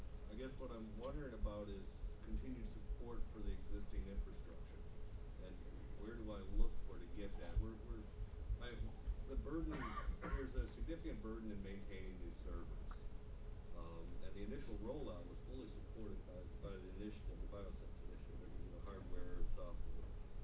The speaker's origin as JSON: {"language": "English", "region": "Michigan", "country": "United States", "said": "So one of the issues, so I'm from Michigan, and we already have that model"}